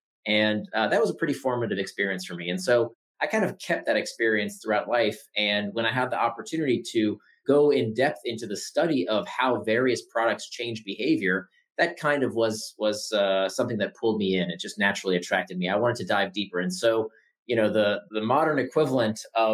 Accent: Florida, United States; You know, I grew up in Central Florida, and in my little condominium complex, we had one pool

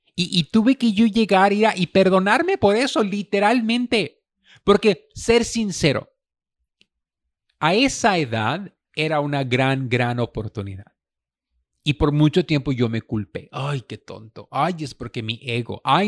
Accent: Mexico; No, pues como buen mexicano me enchilé.

